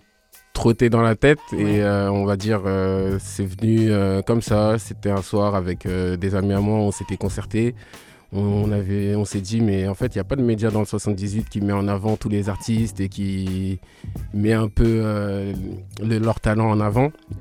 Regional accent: Poissy, Île-de-France, France; Je viens de Poissy.

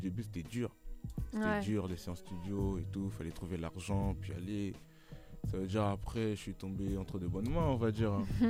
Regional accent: DR Congo; Après, je suis congolais

